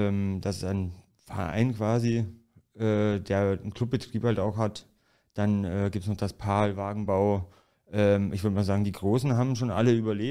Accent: Ingolstadt, Bavaria, Germany; also born or lived in Romania; now in Hamburg, Germany; Ich bin aus Ingolstadt ursprünglich oder eigentlich in Rumänien geboren, in Ingolstadt aufgewachsen und mit 26 nach Hamburg gezogen.

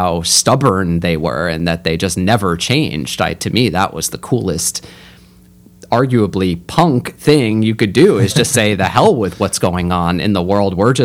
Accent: Northeast, United States; I had always been interested in vintage L.L. Bean growing up in the Northeast.

